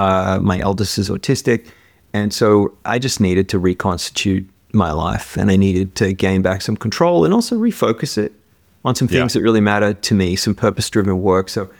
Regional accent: Australia; moved away; And that's sort of what it feels like after you've been in North America as an Australian for, in my case, 30 years. Yeah. You know, your accent is still there. It's how you grow up and it's how you talk, but it's definitely lost its edge.

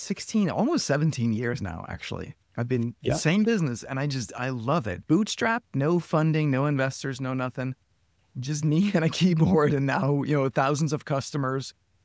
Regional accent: Denmark; English is a second language; moved away as an adult; now in Malibu, United States; Yep. Yeah. Born and raised in Denmark and now made my way to Malibu, California.

